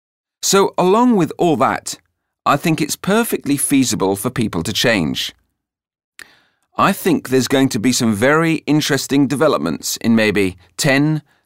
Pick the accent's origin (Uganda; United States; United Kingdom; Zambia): United Kingdom; We're British, and British people eat meat, steeped in our traditions.